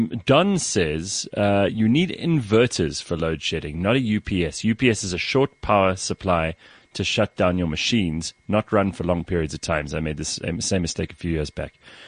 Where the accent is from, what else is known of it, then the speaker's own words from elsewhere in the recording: South Africa; You know, these are the trials and tribulations of being South African.